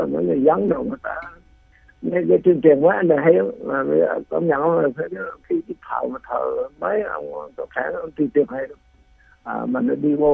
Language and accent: Vietnamese; Phú Yên, Vietnam; ở quê tôi ở Phú Yên mà đang ở Bình Phú mà ở quê tôi là nhà quê